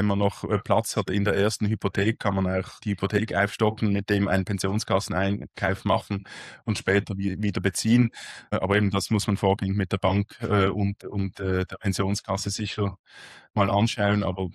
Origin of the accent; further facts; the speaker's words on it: Basel, Basel-Stadt, Switzerland; Beispielsweise mein Heimatkanton, der Kanton Basel-Stadt